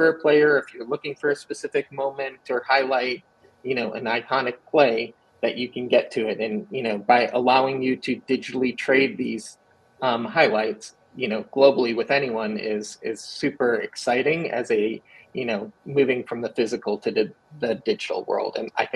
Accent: Chicago, Illinois, United States; I grew up in Chicago.

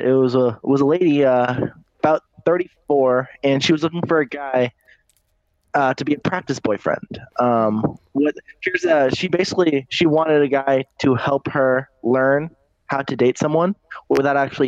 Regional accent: Seattle, Washington, United States; From Seattle.

